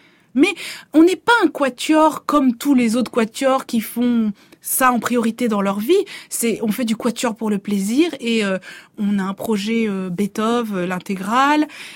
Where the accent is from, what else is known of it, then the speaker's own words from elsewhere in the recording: Bordeaux, Nouvelle-Aquitaine, France; born there; je suis née à Bordeaux en 1981